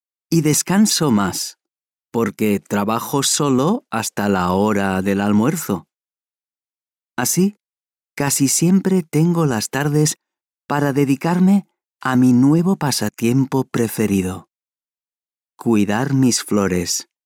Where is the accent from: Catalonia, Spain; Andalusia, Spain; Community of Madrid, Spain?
Community of Madrid, Spain; Madrid; Soy de Madrid y antes de este cambio, siempre había vivido allí.